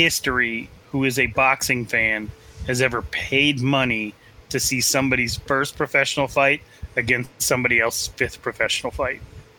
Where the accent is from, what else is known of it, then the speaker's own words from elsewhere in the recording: Phoenix, Arizona, United States; Like, y'all, I'm from Phoenix, where they leave babies in the car with the windows rolled up.